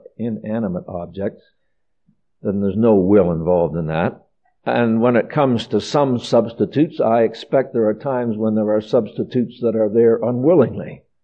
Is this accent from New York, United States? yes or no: no; Philadelphia, Pennsylvania, United States; because I come from Philadelphia